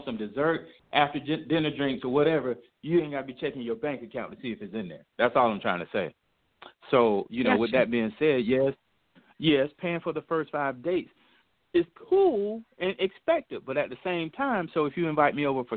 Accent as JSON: {"language": "English", "region": "the South", "country": "United States", "tie": "born or raised there", "said": "I grew up in the South"}